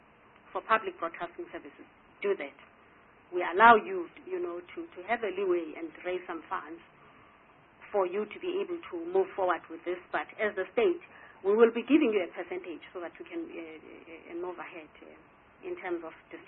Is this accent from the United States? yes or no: no; South Africa; I also can go and advertise if I have money to do so as a South African